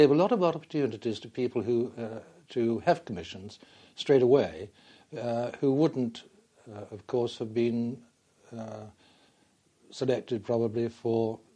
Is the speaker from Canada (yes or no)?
no; Haddenham, South East England, United Kingdom; born there; I was born at Haddenham in Buckinghamshire.